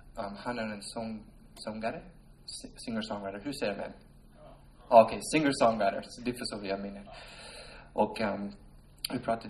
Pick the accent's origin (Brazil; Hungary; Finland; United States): United States; Swedish is a second language; now in Sweden; jag kommer från USA